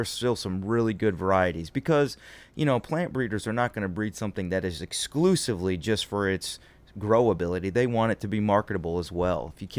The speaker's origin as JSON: {"language": "English", "town": "Cleveland", "region": "Ohio", "country": "United States", "moved": "yes", "said": "But, you know, I was in Cleveland is where I was born, and we got the lake effect weather."}